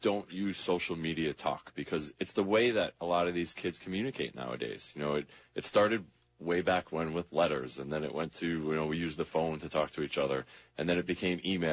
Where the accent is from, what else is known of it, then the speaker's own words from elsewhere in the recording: Woonsocket, Rhode Island, United States; I grew up in Woonsocket, Rhode Island, and I reached out to my old athletic director